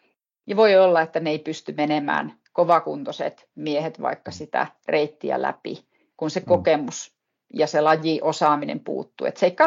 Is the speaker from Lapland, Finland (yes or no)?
yes; Pello, Lapland, Finland; olen naapuripitäjästä kotoisin Pellosta